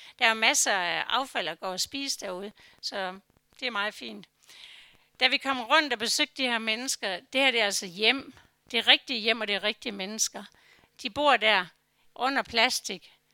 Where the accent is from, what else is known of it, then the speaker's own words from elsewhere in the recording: Frederikshavn, North Denmark Region, Denmark; Jeg har aldrig kommet fra landet. Jeg kommer fra Frederikshavn med fisk og vand og så videre. Jeg har aldrig boet på en gård.